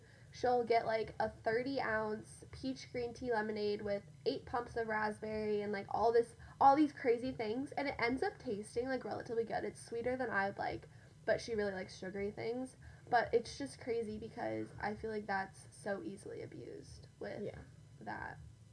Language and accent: English; Colorado, United States; Because also, I grew up mainly in Colorado, and so it's very similar to Utah